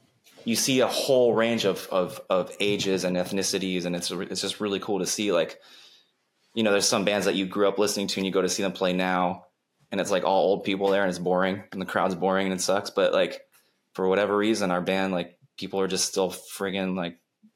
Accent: Florida, United States; But we came from South Florida where every band would play with because there was nowhere to go and nothing to do.

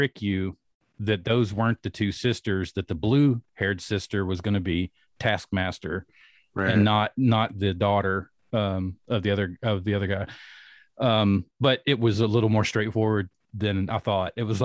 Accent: Clinton, Tennessee, United States; So the main character of the show has a shop in Clinton, Tennessee, and that's where I grew up.

